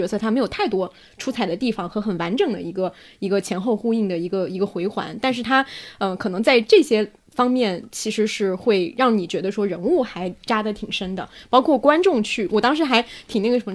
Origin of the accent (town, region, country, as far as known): China